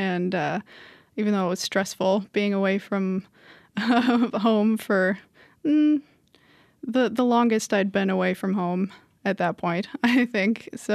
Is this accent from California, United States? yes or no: yes; San Diego, California, United States; I was born and raised in San Diego, but Eastman was my dream school.